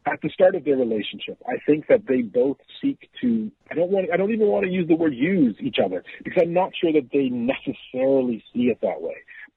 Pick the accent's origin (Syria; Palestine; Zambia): Zambia; Yeah, I grew up in Zambia, which is basically right along the equator in Africa. And I loved growing up there.